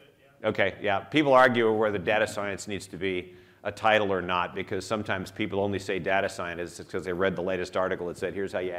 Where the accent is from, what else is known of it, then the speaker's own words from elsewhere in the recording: Colorado, United States; I'm from Colorado, I live in Denver, married a Colorado University grad from the business school.